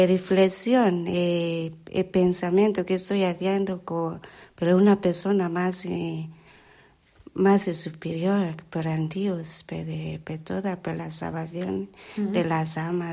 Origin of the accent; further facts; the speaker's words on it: Kenya; Spanish is a second language; Yo soy keniana.